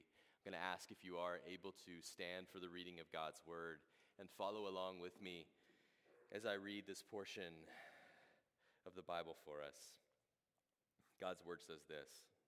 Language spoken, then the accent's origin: English; the South, United States; I'm not a very cultured man. I grew up in the South, you know.